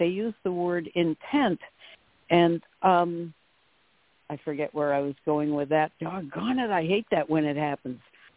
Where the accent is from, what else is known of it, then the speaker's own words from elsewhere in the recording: North Haven, Connecticut, United States; his book happens to have been published in a town right next to my hometown, North Haven, Connecticut.